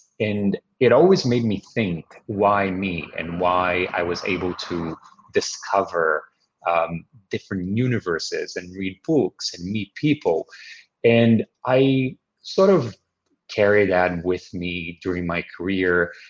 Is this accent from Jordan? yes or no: no; Brazil; now in Lisbon, Portugal; I'm originally from Brazil.